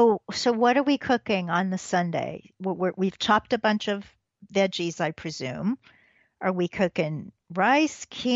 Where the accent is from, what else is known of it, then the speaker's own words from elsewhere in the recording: Midwest, United States; I'm from the Midwest, and that kind of struck a chord.